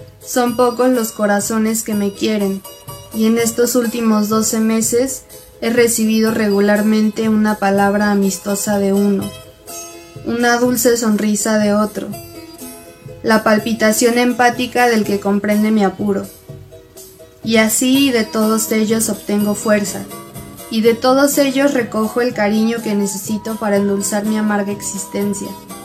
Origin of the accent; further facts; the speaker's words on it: Puebla, Mexico; Yo soy de Puebla